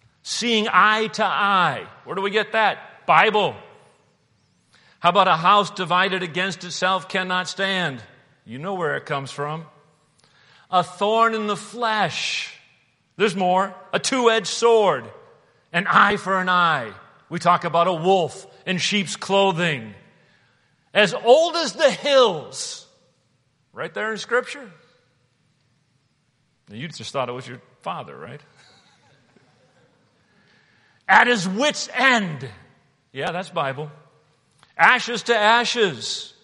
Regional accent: United States; Lord, I'm a Christian before I'm an American.

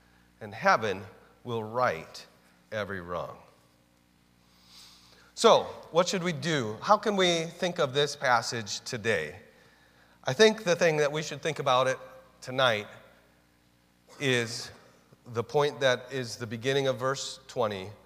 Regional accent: United States; I have a tremendous privilege of being an American.

